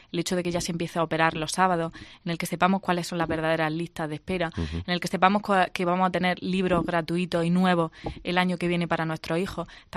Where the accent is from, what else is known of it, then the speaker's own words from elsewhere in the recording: Quesada, Andalusia, Spain; Yo soy de Quesada, un municipio que próximamente, si no lo remedia nadie, va a bajar de los 5.000 habitantes